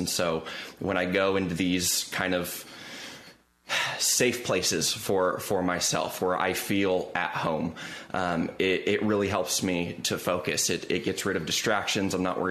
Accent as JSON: {"language": "English", "region": "California", "country": "United States", "tie": "born or raised there", "said": "Yeah, I mean, growing up in SoCal, I loved fishing, I loved surfing, I loved hiking."}